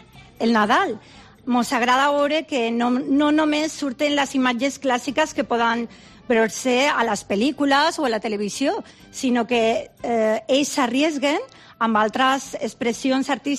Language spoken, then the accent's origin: Catalan; Palma, Balearic Islands, Spain; Soc de Palma de Mallorca i me feia un pot de coratge xerrar el mallorquí. Jo no sabia si xerrar castellà